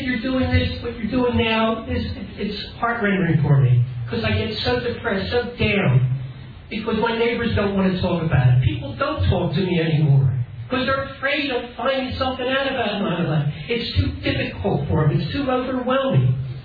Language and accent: English; Pennsylvania, United States; I'm from Philadelphia area.